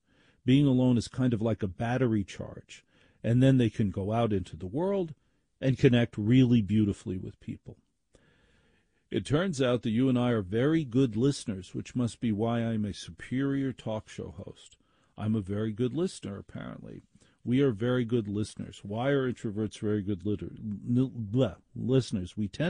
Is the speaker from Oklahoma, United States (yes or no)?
no; Maplewood, New Jersey, United States; I grew up in Maplewood, New Jersey.